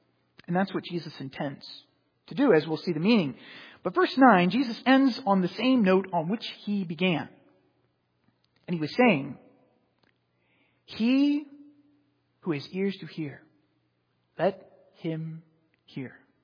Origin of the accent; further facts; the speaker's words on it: Queens, New York, United States; Maybe I grew up in Queens, and some of you hailing from other places in the city may not have an even dirt bed